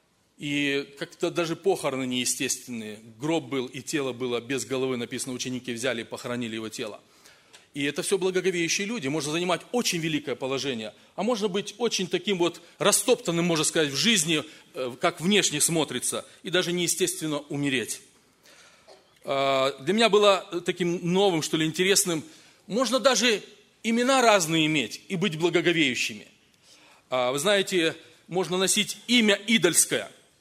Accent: Kazakhstan; also born or lived in Russia; я знаю, сколько я рос в Казахстане, потом в России

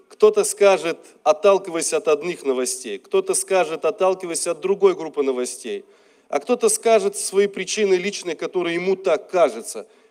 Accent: Ukraine; born there; Украина – это моя родина. Я родился на Украине

